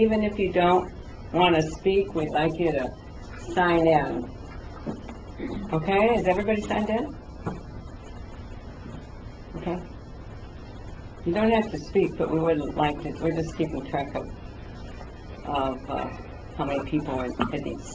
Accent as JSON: {"language": "English", "town": "Quad Cities", "region": "Iowa", "country": "United States", "said": "I'm from the Quad Cities, and I'm the chair of the Regional Commission."}